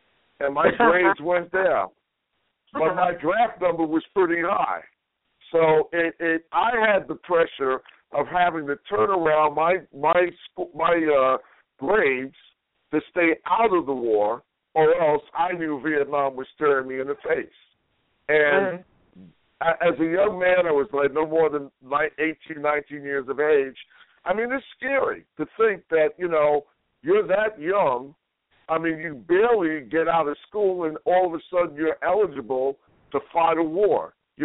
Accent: New York, United States; And growing up in New York, I mean, the schools that I attended, basically, they were not military schools

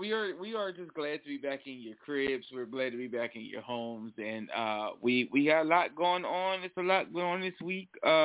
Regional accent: Delaware, United States; I am your host. I'm from Delaware.

